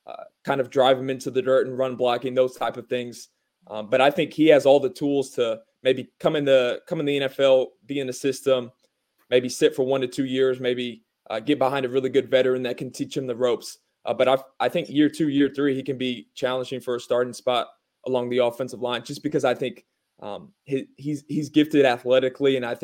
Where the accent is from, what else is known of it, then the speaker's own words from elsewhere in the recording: Indianapolis, Indiana, United States; growing up in Indianapolis